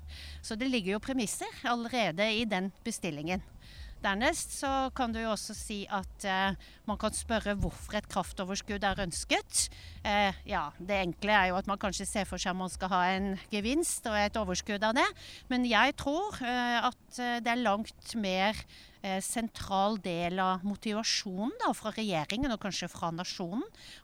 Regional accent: Arendal, Agder, Norway; Jeg kom til Arendal på søndag, jeg skal være en uke. Så kan jeg fortelle deg, Harald, at jeg i Arendal en uke nesten hver måned, for dette jo hjembyen min.

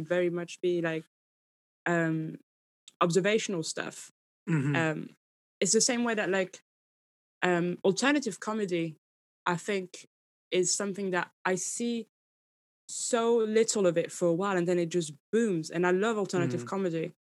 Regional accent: Paris, Île-de-France, France; makes me look like my story is deeper than growing up near the Eiffel Tower, which is a good brag, I think.

